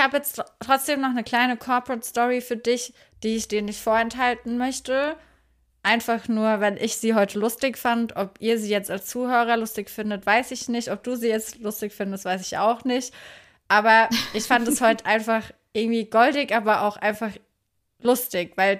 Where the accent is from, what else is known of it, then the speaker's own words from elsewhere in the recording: Neustadt an der Weinstraße, Rhineland-Palatinate, Germany; born there; nein, ich komme gebürtig aus Neustadt an der Weinstraße.